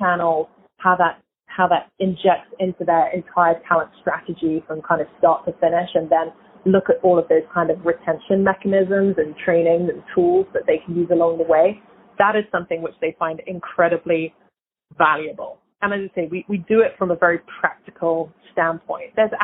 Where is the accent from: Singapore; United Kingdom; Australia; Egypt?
United Kingdom; England; now in United States; I've been in the US since 2008. I'm clearly English by background, but I've been here since 2008.